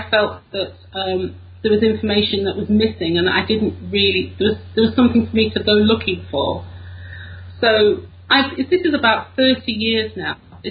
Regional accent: United Kingdom; I'm British.

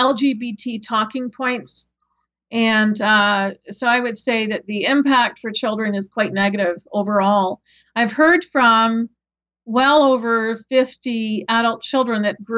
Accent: Canada; I'm a Canadian

